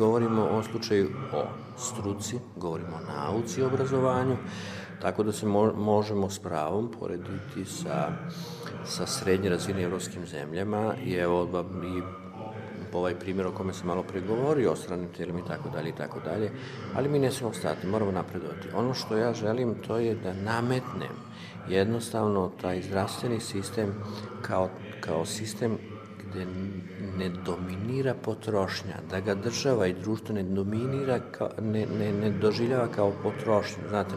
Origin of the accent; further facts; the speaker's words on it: Serbia; Mi smo iz Srbije